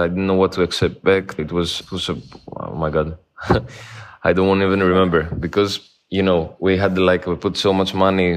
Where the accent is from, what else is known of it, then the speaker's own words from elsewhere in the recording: Greece; English is a second language; also born or lived in London, United Kingdom; I'm from Greece, and I have studied architecture in London. And at the moment, I live in Greece, and I work in Greece. Right now, I'm in my apartment in Athens.